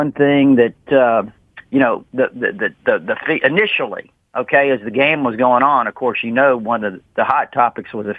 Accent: Texas, United States; also born or lived in Mobile; I'm originally from Texas. No, I'm originally from Mobile, but I grew up in Texas.

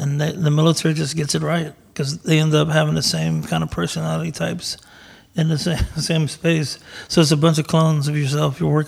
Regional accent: Texas, United States; I lived in a couple of different cities around Texas, but I was born and raised in Texas overall. When I was 18, I joined the military.

